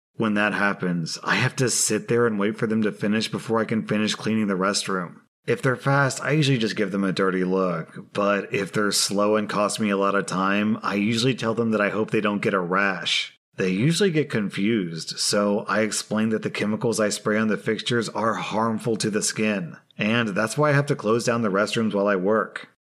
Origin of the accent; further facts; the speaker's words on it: Southern United States, United States; I'm from the American South, where Bubba is a common nickname for any junior male who has the same name as his father.